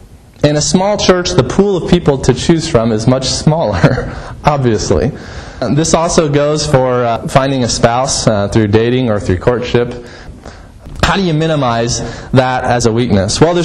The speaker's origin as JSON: {"language": "English", "town": "Lincoln", "region": "Nebraska", "country": "United States", "tie": "born or raised there", "said": "I grew up in Lincoln."}